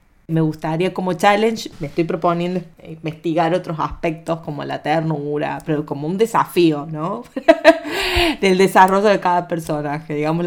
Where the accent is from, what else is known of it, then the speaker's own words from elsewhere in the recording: Argentina; en Argentina lo vemos así como los colombianos deben